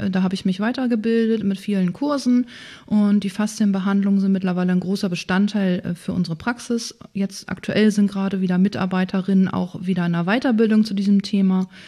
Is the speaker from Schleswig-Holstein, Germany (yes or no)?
yes; Breitenfelde, Schleswig-Holstein, Germany; also born or lived in Lower Saxony; Ja, gebürtig komme ich ganz aus der Nähe hier aus Breitenfelde. Da bin ich groß geworden, da bin ich in die Grundschule gegangen. Später habe ich dann geheiratet, war eine Weile mal, ich glaube es waren 11 Jahre, in Niedersachsen zu Hause und bin im Rahmen einer Scheidung dann wieder nach Hause, nach Breitenfelde.